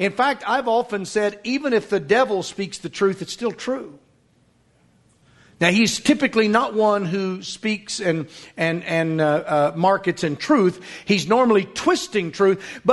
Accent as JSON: {"language": "English", "country": "United States", "lives_now": "Oklahoma, United States", "said": "For instance, I'm an American. I live in Oklahoma."}